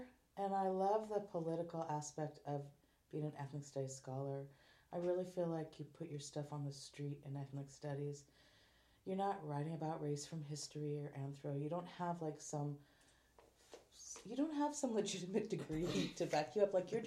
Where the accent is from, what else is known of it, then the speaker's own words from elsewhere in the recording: Portland, Oregon, United States; I have a son, Leroy. He's 7, and I'm from Portland, Oregon. But I did go to University of Oregon in Eugene for my undergrad.